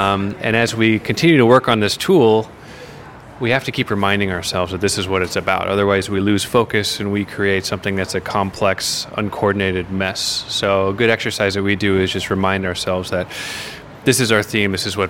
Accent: Los Angeles, California, United States; I grew up around people in the filmmaking industry, because I grew up around Los Angeles.

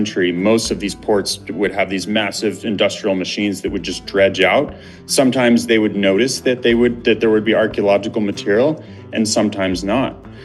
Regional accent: California, United States; now in Hawaii, United States; No, so I grew up in California, but my folks have been on Kauai, which is the westernmost of the Hawaiian island chain.

